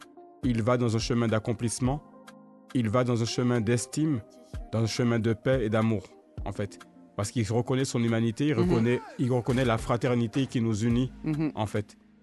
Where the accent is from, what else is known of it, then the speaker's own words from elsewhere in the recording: France; mais moi j'ai grandi en France hexagonale.